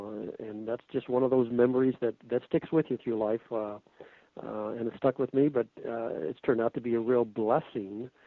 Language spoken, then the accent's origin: English; Detroit, Michigan, United States; I grew up in and lived most of my life in the Detroit, Michigan area.